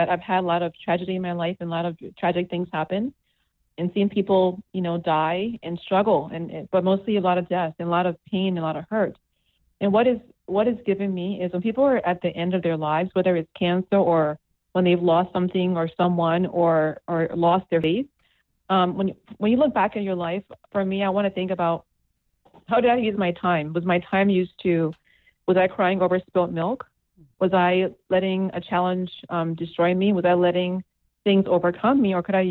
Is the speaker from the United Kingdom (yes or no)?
no; Liberia; I've been through 3 wars. I'm from Liberia, West Africa, surviving wars